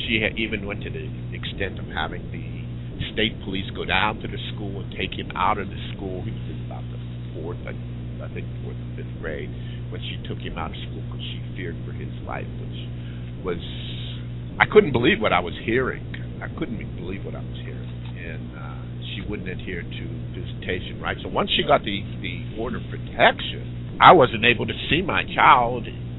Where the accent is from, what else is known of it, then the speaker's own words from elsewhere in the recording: Pennsylvania, United States; also born or lived in Westchester County, New York, United States / Putnam County, New York, United States; now in Deltona, United States; Originally, I'm from Pennsylvania, but I spent most of my adult life in metropolitan New York area, Westchester County and Putnam County, New York.